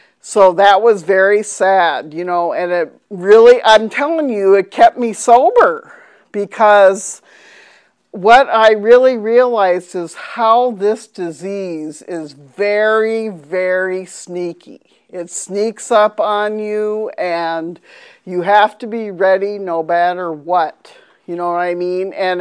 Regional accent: Minnesota, United States; So I grew up in Minnesota and the beautiful Minnesota with the 10,000 lakes.

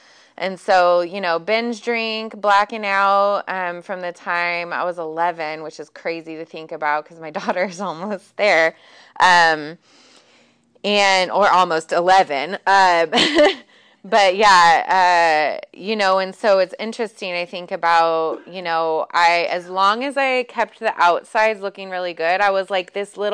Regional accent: Benicia, California, United States; I grew up here in Benicia, born and raised. And some of you have known me since I was a little girl.

